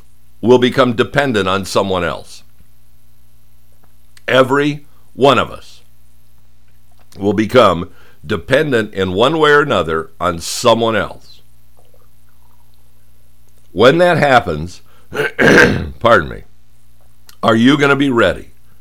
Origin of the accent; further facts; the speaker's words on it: Phoenix, Arizona, United States; How many of you remember walking 18 holes carrying your clubs growing up in Phoenix when it was 105 degrees?